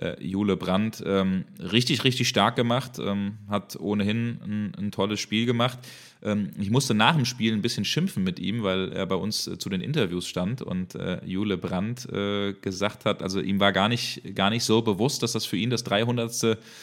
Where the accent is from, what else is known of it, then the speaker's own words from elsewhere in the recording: Frankfurt, Hesse, Germany; born there; Da habe ich natürlich als gebürtiger Frankfurter gesagt